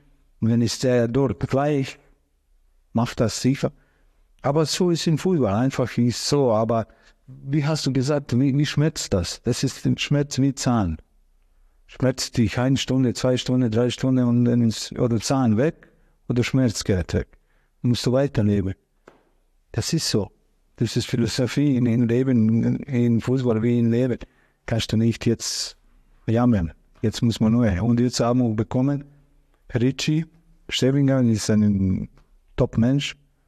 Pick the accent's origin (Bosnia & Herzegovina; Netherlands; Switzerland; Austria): Bosnia & Herzegovina; German is a second language; moved away as an adult; Ich bin geboren in Jugoslawien. In diesem Land, jetzt gibt es nicht mehr, aber top.